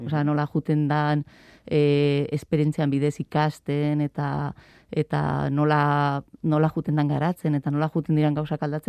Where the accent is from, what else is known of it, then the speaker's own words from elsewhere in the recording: Pamplona, Navarre, Spain; born there; bere formakuntza Iruñan izan zen, antxe ikasi zuten, eta antxe ezagutu ziren, eta, antxe jaio ginen gu